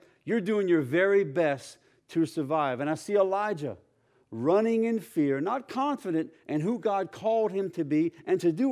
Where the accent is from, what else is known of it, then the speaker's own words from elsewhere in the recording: Louisiana, United States; accent: Cajun; because this is a tongue twister, and I already have a hard time getting my Cajun accent out of here.